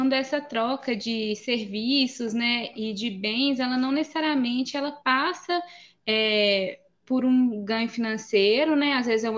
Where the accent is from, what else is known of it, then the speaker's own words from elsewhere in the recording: Pedro Leopoldo, Minas Gerais, Brazil; now in Cordisburgo, Brazil; treinando algumas meninas da minha cidade Natal, que é Pedro Leopoldo